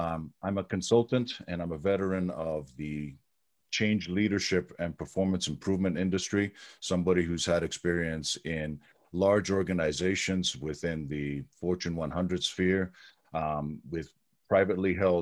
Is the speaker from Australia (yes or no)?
no; Greece; now in United States; I'm actually very Greek from that perspective. So I've traveled around. I come from a multicultural background